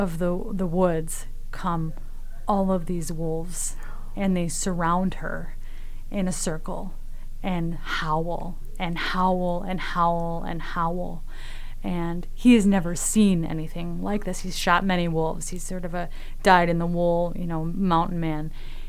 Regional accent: United States; I'm an American, so unfortunately we have to fundraise for such things.

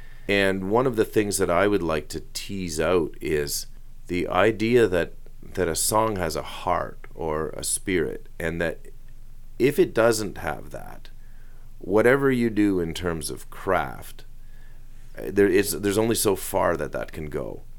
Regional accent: Parry Sound, Ontario, Canada; I grew up in Parry Sound, which is just a little bit north of the 45th parallel, and we were considered Northern Ontario

